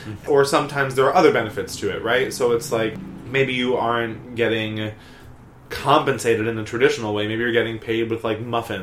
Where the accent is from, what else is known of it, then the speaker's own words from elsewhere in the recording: New Jersey, United States; also born or lived in New York; I mean, like, I spent my life growing up in New Jersey and New York.